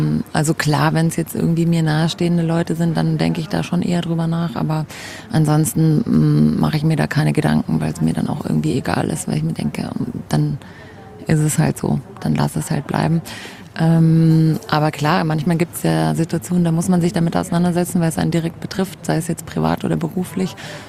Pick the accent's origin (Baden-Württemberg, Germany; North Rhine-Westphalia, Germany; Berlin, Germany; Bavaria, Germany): Bavaria, Germany; Munich; born there; ich bin in München geboren, genau, war dann längere Zeit auch weg aus München. Und dann hat es mich wieder her verschlagen